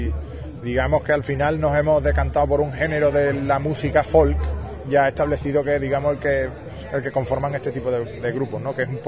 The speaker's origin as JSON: {"language": "Spanish", "country": "Spain", "said": "Simplemente porque somos españoles que hacemos música irlandesa."}